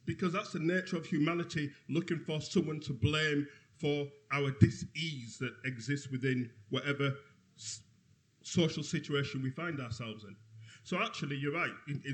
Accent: Bradford, Yorkshire and the Humber, United Kingdom; certainly when I grew up in Bradford

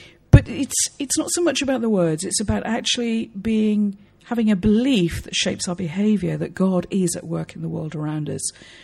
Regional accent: South West England, United Kingdom; now in London, United Kingdom; I'm unashamedly middle class, I'm white, I come from the West Country, and I live in inner city Peckham in southeast London.

